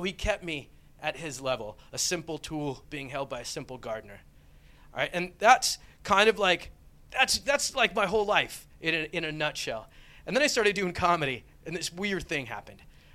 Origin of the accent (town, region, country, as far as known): United States